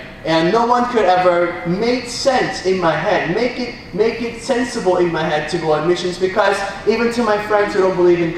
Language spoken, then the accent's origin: English; Hayward, California, United States; I grew up in Hayward, and I was like, all my friends were Africans, and I was like, I want to be African. God, why should you make me Korean?